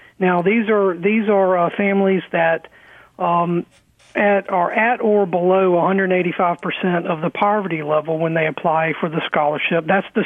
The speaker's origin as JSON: {"language": "English", "town": "Mobile", "region": "Alabama", "country": "United States", "tie": "born or raised there", "said": "As a born and raised in Mobile hometown boy, it's great to be on y'all's station."}